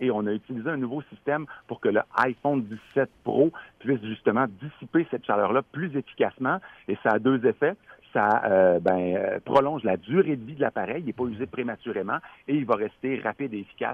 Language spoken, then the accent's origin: French; Canada; il m'a juste demandé, je venais d'où, j'ai dit du Canada, le Canada français